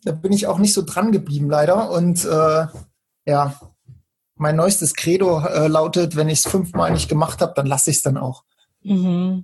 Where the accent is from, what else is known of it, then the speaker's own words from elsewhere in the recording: Naumburg, Saxony-Anhalt, Germany; junge 37, wobei das bei mir echt nur eine Zahl ist. Und ursprünglich komme ich aus Naumburg an der Saale.